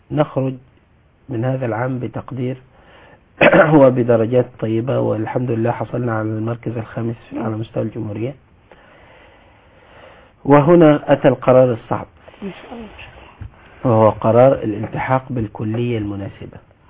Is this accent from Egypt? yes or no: yes; Asyut Governorate, Egypt; also born or lived in Jeddah, Saudi Arabia; من محافظة اسيوط. ولدت بالسعودية في مدينة جدة